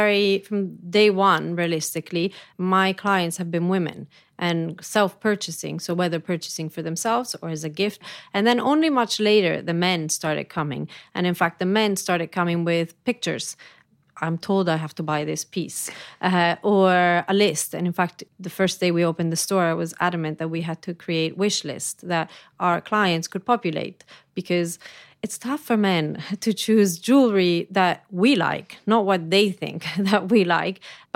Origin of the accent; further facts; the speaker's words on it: Florence, Tuscany, Italy; English is a second language; you know, I grew up in Florence, so definitely that was my upbringing. I was a little bit more exotic, I think, than the traditional Florentine because my mother's from New York.